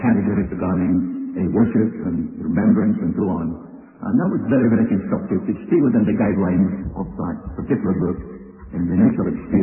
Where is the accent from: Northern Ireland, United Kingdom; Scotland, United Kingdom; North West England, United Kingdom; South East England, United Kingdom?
Scotland, United Kingdom; I was raised in Scotland. I speak the Lindsay.